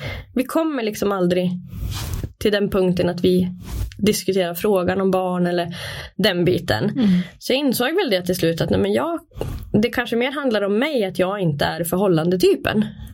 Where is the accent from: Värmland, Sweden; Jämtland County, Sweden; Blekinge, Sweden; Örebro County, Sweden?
Jämtland County, Sweden; Brunflo; Jag är född och uppvuxen i Brunflo. Bott där i hela mitt liv. När jag flyttade hemifrån så flyttade jag till Brunflo.